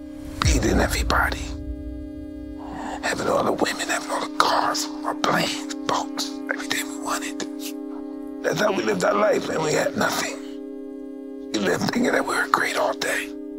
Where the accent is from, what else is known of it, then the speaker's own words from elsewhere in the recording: Brooklyn, New York, United States; I'm from Brownsville, Brooklyn. I'm what fear looks like.